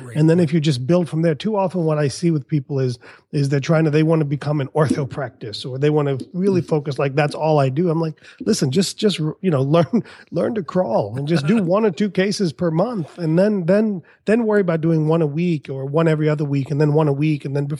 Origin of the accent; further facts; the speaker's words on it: India; from India. We are the tech support capital of the world.